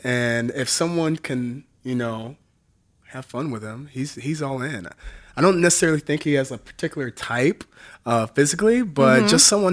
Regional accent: Illinois, United States; That's kind of similar to me because I'm from Southern Illinois.

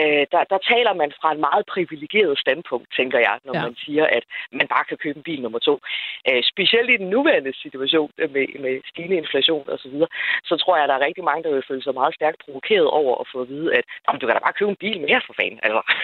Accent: Region of Southern Denmark, Denmark; Jeg kommer selv ned fra Sydfyn af, hvor at den by, hvor jeg voksede op i, det kan knap nok kaldes

